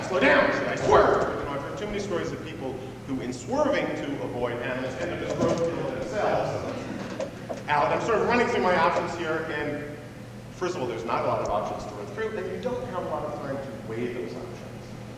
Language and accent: English; New Jersey, United States; I'm from New Jersey, and there are not a lot of deer on the Garden State Park.